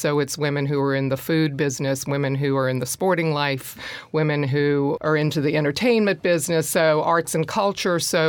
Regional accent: South Carolina, United States; also born or lived in New York; growing up in South Carolina. And her father was a teacher. My father was a teacher. Moving to New York, coming back to the South.

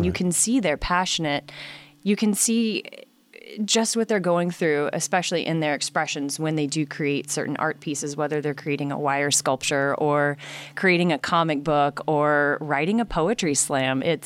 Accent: Texas, United States; now in Shreveport, United States; And like I told you earlier, I'm from Texas. I'm newly planted in Shreveport, and Shreveport has been so welcoming.

